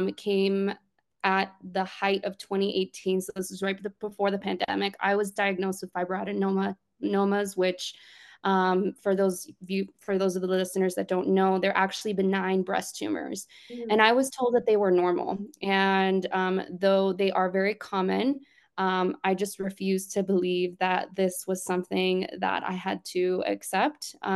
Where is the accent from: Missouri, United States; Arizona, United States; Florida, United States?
Florida, United States; Miami; And also, you know, I grew up in Miami and I was the person that wanted to go hiking and biking and camping all the time.